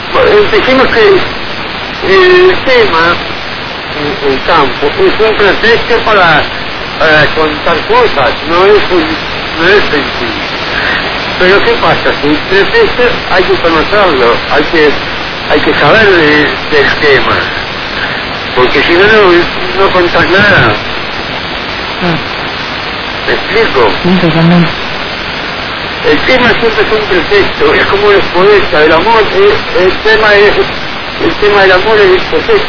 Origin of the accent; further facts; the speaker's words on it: Sarandí Grande, Florida, Uruguay; moved away as an adult; now in Montevideo, Uruguay; Yo soy oriundo de Florida, nací en Sarandí Grande, viví hasta los 27 años en Sarandí Grande y después me vine a Montevideo.